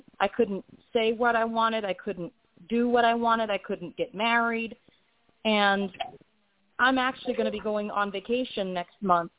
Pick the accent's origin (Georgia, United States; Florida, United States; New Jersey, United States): Florida, United States; also born or lived in Orlando; Florida connection is that I was born in Orlando and grew up in Brevard County. I grew up in probably the worst county in Florida.